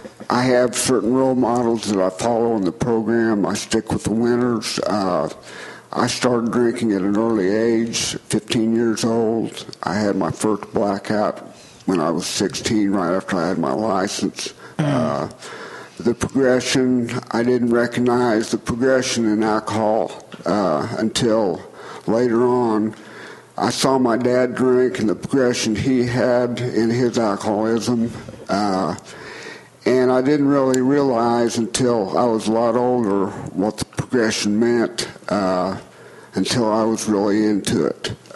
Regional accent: Bloomington, Indiana, United States; also born or lived in Linton; Well, I was born in Linton, Indiana. I grew up in Bloomington, Indiana.

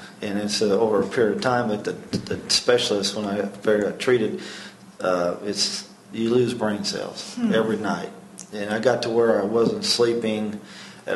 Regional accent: Evansville, Indiana, United States; Yeah, I grew up on Greener Road, Heckle Road. I went to Oak Hill School, then North High School, graduated in 1975.

